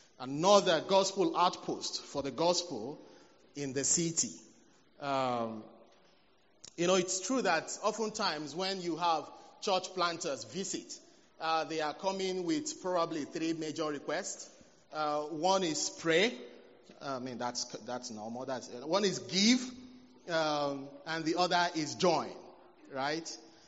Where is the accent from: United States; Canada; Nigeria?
Nigeria; now in United Arab Emirates; I'm a Nigerian, but UAE has been home for us for a couple of years.